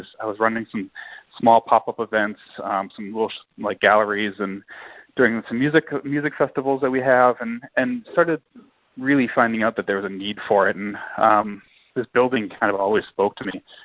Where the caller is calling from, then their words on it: Appleton, Wisconsin, United States; So I'm calling from Appleton, Wisconsin, which is in the Midwest, pretty cold.